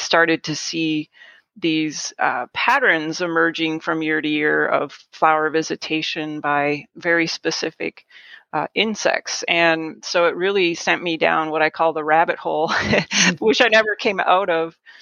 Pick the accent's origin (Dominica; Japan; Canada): Canada; now in United States; I grew up in Canada.